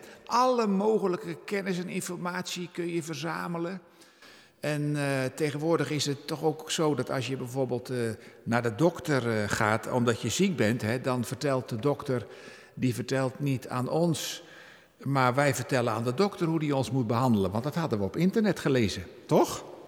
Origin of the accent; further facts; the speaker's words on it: South Holland, Netherlands; Ja, ik kom van de Zuid-Hollandse eilanden. En in dat gereformeerde protestantisme, zeker van die dagen